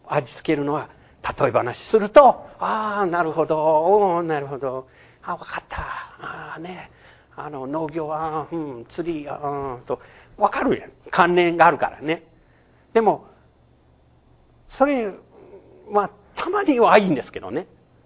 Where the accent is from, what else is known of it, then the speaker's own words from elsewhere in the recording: Louisiana, United States; Japanese is a second language; で、一番後ろは、私、ルイジアナ出身で。